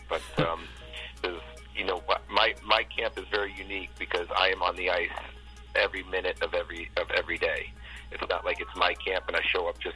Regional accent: Boston, Massachusetts, United States; now in Arizona, United States; Yeah, I'm born and raised in Boston, so I've had my share of snow and cold.

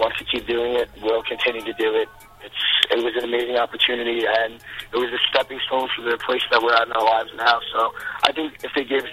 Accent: New York, United States; Me and Vinny mostly will hang out because we're both from New York, so we can always meet up in the city

